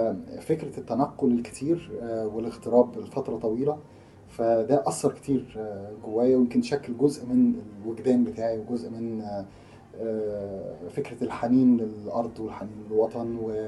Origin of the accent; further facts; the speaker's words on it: Egypt; والله أنا فنان مصري